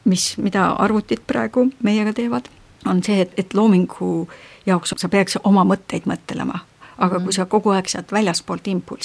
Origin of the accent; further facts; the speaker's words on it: Hiiu County, Estonia; Ma olen Hiiumaal pärit ka, nii et siukene lugu.